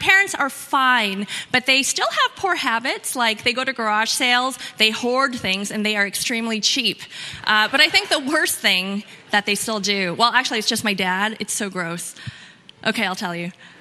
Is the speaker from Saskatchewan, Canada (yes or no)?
no; Ontario, Canada; I was born and raised in Ontario in a really, really small town. It was very secluded. I might even say it was kind of backwards and ignorant.